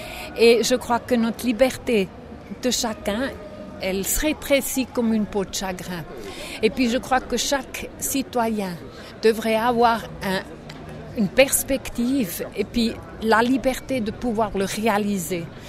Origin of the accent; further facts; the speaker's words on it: Switzerland; Moi, je suis Suissesse. Je suis Suissesse